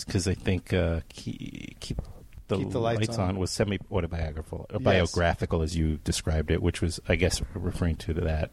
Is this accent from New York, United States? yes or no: yes; Queens, New York, United States; I grew up in Queens.